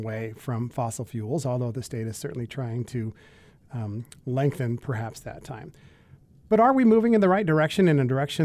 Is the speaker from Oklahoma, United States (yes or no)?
no; Wyoming, United States; Mr. Simon, I come from Wyoming, a big coal, natural gas, and oil-producing state.